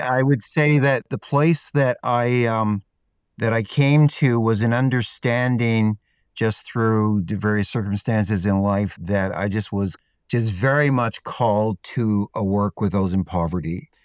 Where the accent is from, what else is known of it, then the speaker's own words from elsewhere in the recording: Ontario, Canada; I grew up in a neighborhood. I grew up in Ontario, originally from Ontario.